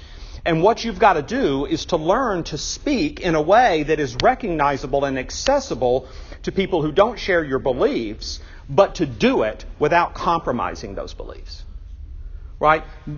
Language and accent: English; Alabama, United States; accent: Southern; now in Illinois, United States; because I'm from Alabama. When I moved to Illinois, one of the things I realized pretty quickly, though not consciously and intentionally, but I realized that my Southern accent got a lot more attention than I wanted it to get.